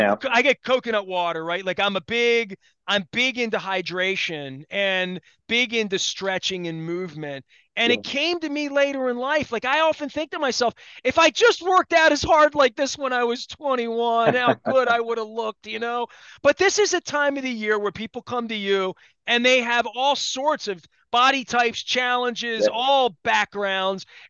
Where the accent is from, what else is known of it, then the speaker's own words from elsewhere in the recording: Baltimore, Maryland, United States; We went to Patterson Park in the middle of the plague, and I'm from East Baltimore.